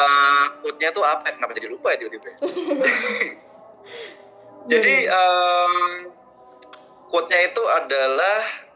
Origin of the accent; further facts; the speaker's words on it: Salatiga, Central Java, Indonesia; aku suka Salatiga, aku orang Salatiga dan bangga